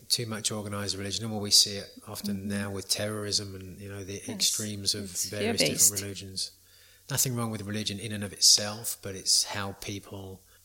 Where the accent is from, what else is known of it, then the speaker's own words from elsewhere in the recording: South East England, United Kingdom; I grew up in Kent. It's the Garden of England. It's a beautiful place